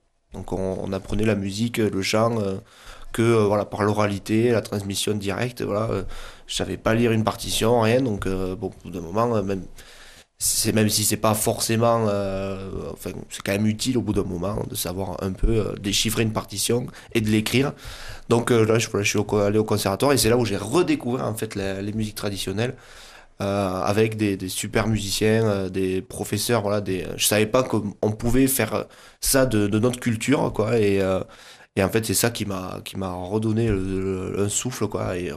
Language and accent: French; Tarbes, Occitanie, France; Moi, je suis calandrou de Tarbes.